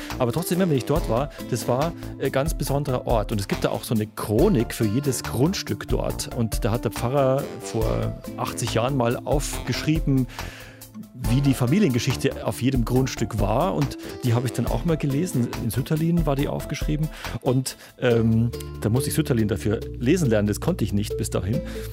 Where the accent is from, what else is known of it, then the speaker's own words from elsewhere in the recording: Munich, Bavaria, Germany; accent: Lower Bavarian; Meine Wurzeln sind niederbayerisch. Ich bin eigentlich gebürtiger Münchner, aber meine Wurzeln, da wo meine Eltern herkommen, das ist Niederbayern. Das hört man auch in meinem Dialekt, der ist eben nicht münchnerisch, sondern er ist eigentlich niederbayerisch.